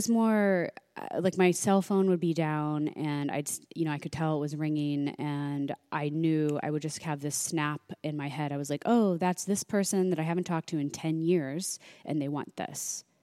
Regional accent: Midwest, United States; I grew up in the Midwest, like strict Irish Catholic family, went to Catholic school my whole life.

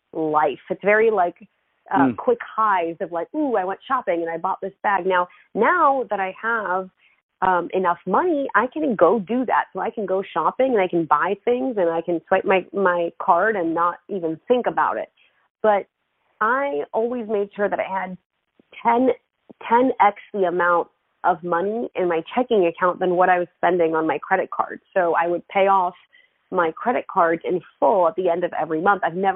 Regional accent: Israel; Maybe it does have to do with the fact that I grew up in Israel

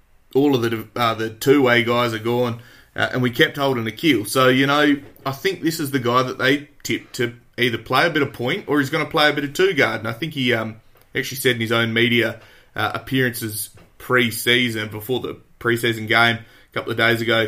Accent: Australia; he's a Kiwi and I'm an Aussie.

